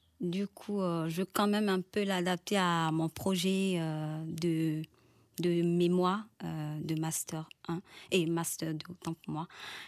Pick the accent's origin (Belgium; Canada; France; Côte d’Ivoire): Côte d’Ivoire; Moi, je viens de la Côte d'Ivoire d'abord. Ouais. Donc, j'ai étudié en design textile en Côte d'Ivoire.